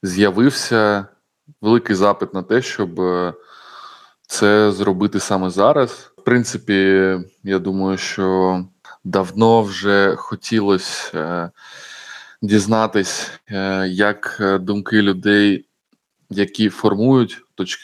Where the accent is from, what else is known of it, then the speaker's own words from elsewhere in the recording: Crimea, Ukraine; якщо ми, як кримські татари, обираємо існування